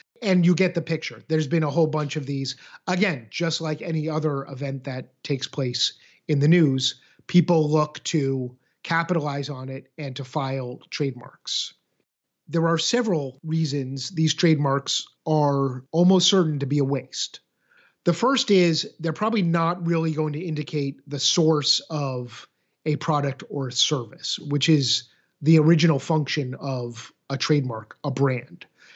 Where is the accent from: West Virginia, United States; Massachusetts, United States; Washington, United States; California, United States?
Massachusetts, United States; Boston; because I grew up in the Boston area, been to the Boston Marathon to watch it many times.